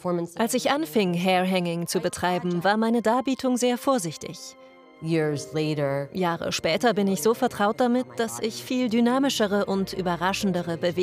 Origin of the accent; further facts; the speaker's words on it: United States; now in Berlin, Germany; Ich bin Performance-Künstlerin. Ich komme aus den USA, lebe aber jetzt in Berlin.